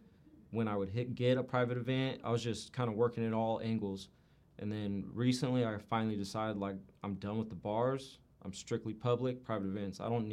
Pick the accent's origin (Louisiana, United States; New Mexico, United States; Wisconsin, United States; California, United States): California, United States; Vacaville; Vacaville. I'm in Solano County.